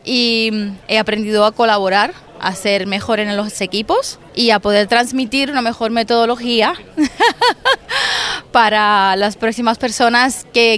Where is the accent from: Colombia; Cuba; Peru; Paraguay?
Cuba; Havana; now in Spain; Vengo de Cuba, de La Habana, y actualmente vivo en España.